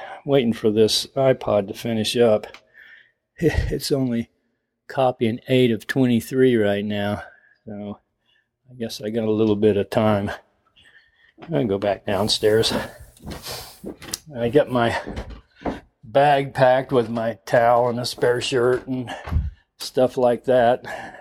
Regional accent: Florida, United States; Since I grew up in Florida and ran in Florida

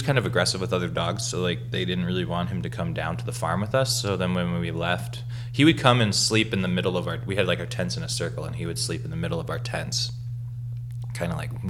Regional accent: Minnesota, United States; now in New York, United States; I grew up in New Hope and Plymouth.

